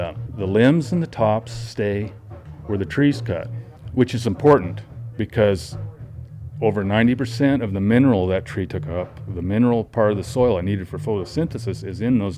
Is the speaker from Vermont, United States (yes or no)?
no; Auberry, California, United States; I'm from Auberry, California. I've worked in the forest most of my life.